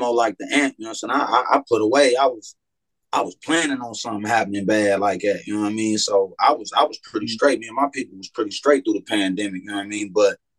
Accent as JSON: {"language": "English", "town": "Gary", "region": "Indiana", "country": "United States", "said": "But it was one of the wickedest neighborhoods in Gary. You know what I'm saying? I'm from the Valley."}